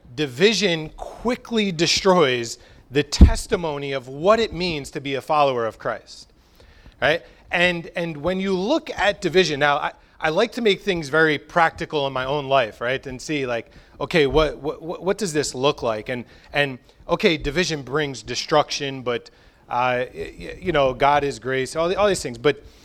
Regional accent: New Jersey, United States; and then because I'm from New Jersey and have a lot of friends there

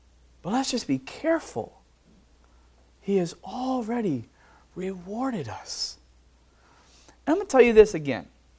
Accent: United States; Honestly, there's something about growing up in America where if we get persecuted at all, we suddenly think we're the best martyr in the world.

